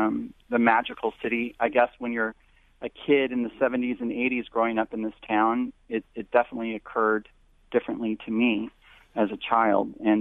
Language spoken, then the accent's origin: English; Belleville, United States; everywhere I've lived, Nashville, Gatlinburg, Los Angeles, I've always said, you know, I'm from Belleville.